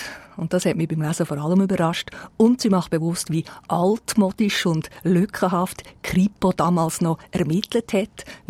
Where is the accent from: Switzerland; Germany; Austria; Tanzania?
Switzerland; Thun, Bern; Ich bin auch in der Gegend von Thun aufgewachsen